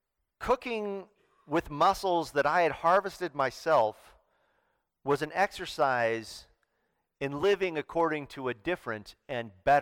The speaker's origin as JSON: {"language": "English", "town": "Mendocino", "region": "California", "country": "United States", "tie": "born or raised there", "said": "But even though I grew up in Mendocino, and I still spend a fair amount of time up on the North Coast"}